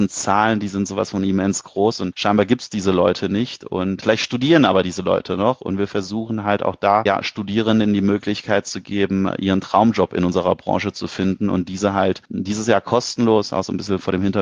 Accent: Cologne, North Rhine-Westphalia, Germany; Und wir als Kölner sind ja grundsätzlich so ein bisschen bekannt für Gastfreundschaft

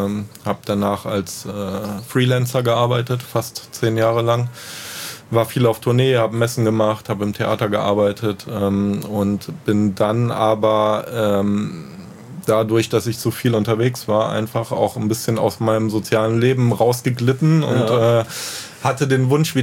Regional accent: Heimbach-Weis, Rhineland-Palatinate, Germany; Ich komme aus Heimbach-Weiß.

